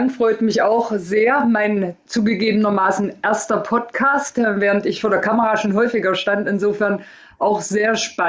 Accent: Erfurt, Thuringia, Germany; bei uns in Erfurt, ich bin in Erfurt groß geworden

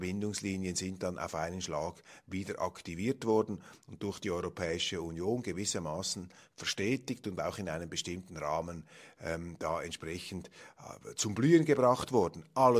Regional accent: Switzerland; Und wenn Sie da als Schweizer zuhören, wissend natürlich, dass bei uns diese Bürokratie, dieser Wahnsinn, mehr oder weniger auch noch eins zu eins mitgemacht wird

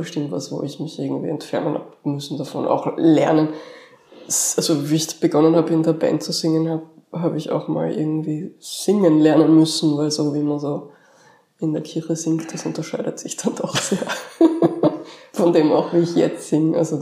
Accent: Upper Austria, Austria; In Oberösterreich, in Regenkreis.

